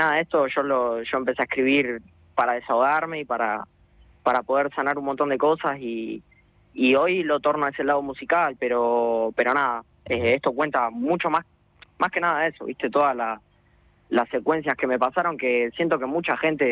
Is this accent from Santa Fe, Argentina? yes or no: no; Los Hornos, Buenos Aires Province, Argentina; Sí, yo me crié en Los Hornos.